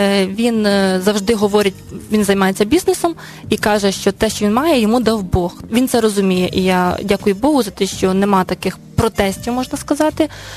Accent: Vinnytsia Oblast, Ukraine; я виросла в селі у Вінницькій області

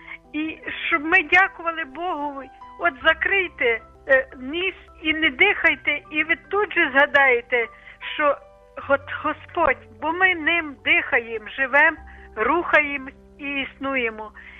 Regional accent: Lviv, Lviv Oblast, Ukraine; Я зі Львова

